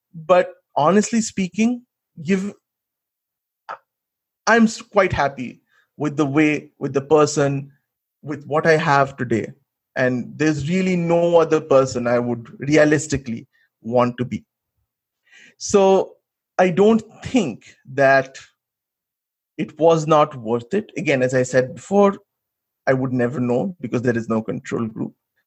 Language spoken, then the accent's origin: English; India; now in United States; when you come here as an Indian student and stay with Americans and other people, you have to become Americanized.